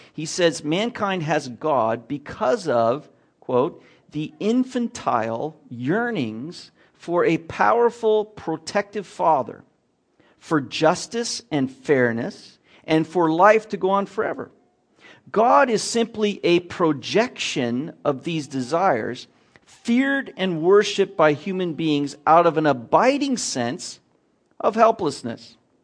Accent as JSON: {"language": "English", "region": "the South", "country": "United States", "tie": "born or raised there", "said": "I grew up in the South. It was always 6-guns."}